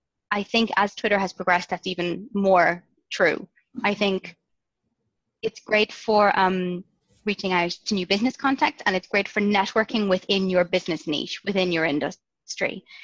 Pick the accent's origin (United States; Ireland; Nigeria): Ireland; born there; I was born in Ireland in the 80s, and there wasn't a lot of entrepreneurial spirit in Ireland at that time.